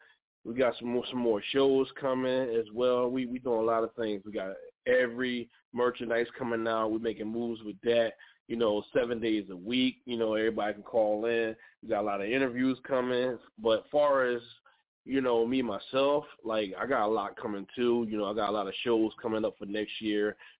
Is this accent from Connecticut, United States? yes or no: no; Philadelphia, Pennsylvania, United States; born there; now in New Jersey, United States; I'm in New Jersey myself, but I was born in Philadelphia.